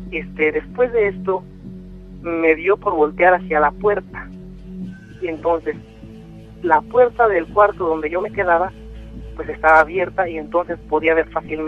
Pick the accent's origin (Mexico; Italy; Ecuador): Mexico; León, Guanajuato; Yo soy de León, Guanajuato.